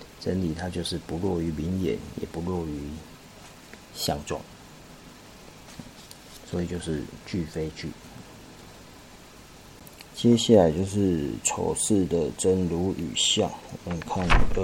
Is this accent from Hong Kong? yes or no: no; Taiwan; 好像我们台湾人对于马来西亚的一种水果，我们也没有看过